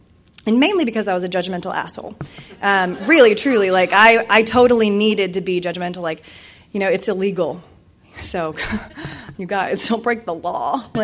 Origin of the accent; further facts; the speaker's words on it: Cincinnati, Ohio, United States; moved away; So anyway, I decided I needed to change, that if I left Ohio, which I'm from Cincinnati, woo-woo Ohio, the one Ohio person, if I left there, it would be okay.